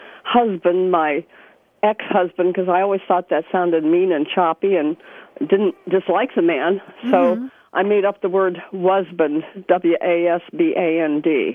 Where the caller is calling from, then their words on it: Arcata, California, United States; I'm calling from Arcata, California. Far northern California, about an hour from the Oregon border.